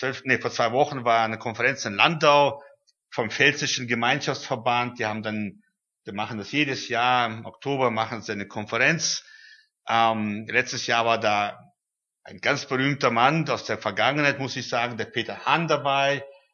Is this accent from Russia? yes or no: yes; Russia; also born or lived in Kyrgyzstan; Ich bin in Russland geboren, aufgewachsen, habe 15 Jahre dort gelebt, meine Kinder dort verbracht in Kirgisistan.